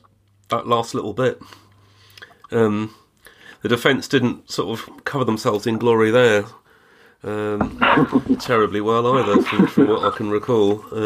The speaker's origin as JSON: {"language": "English", "region": "England", "country": "United Kingdom", "said": "Yes, I'm English."}